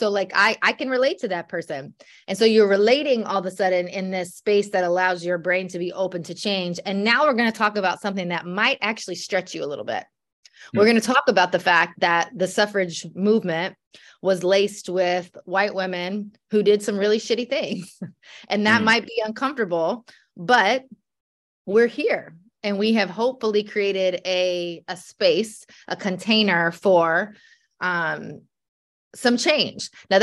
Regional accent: the South, United States; I'm a white woman. I grew up in the South. I'm a Christian. I'm a mom.

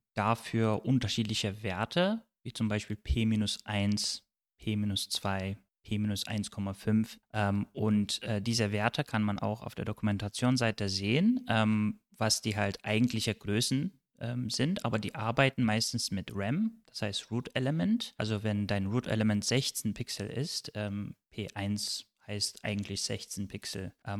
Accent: Turkey; now in Dresden, Germany; Ich komme aus der Türkei und wohne seit ungefähr 12 Jahren in Deutschland.

